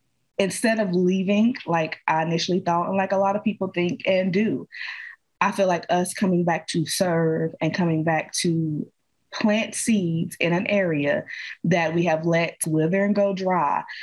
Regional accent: West Virginia, United States; Because look at me. Me, for instance, I came from McDowell County. I am a success story. I'm not somebody who at that time was a coal miner or had any dealings with that. I was just born into this.

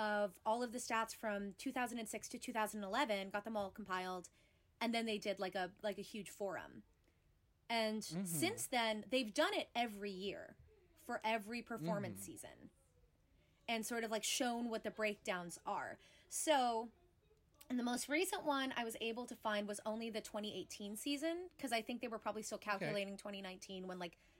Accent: Philippines; I know that I look more East Asian, but I am Filipino.

